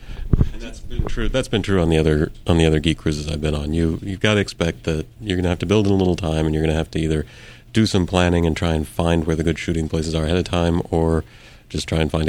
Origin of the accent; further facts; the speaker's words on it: Oklahoma, United States; I grew up in Oklahoma, and there's a lot of buffalo and a lot of prairie dogs